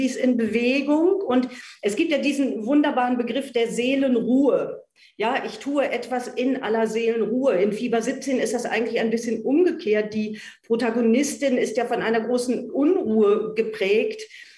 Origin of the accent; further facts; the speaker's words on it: Hameln, Lower Saxony, Germany; Aber ich komme immer gerne auf meine Heimatstadt Hameln zurück